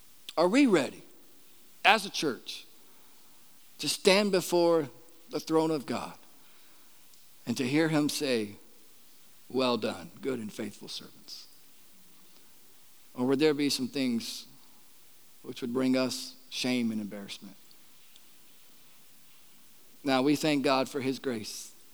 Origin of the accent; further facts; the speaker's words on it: Florida, United States; I know some of us, like myself, we're born and raised in Florida.